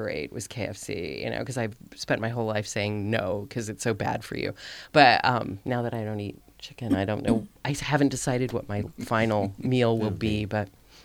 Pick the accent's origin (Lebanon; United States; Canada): United States; Salt Lake City, Utah; So I grew up in Salt Lake, and actually Salt Lake had nothing then. There were no restaurants.